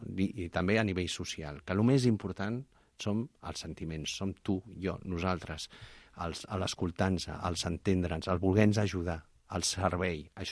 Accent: Barcelona, Catalonia, Spain; jo que sóc un ciutadà de Gràcia

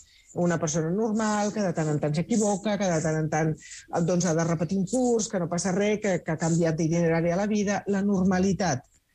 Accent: Sant Boi de Llobregat, Catalonia, Spain; aquí soc de Sant Boi de Llobregat

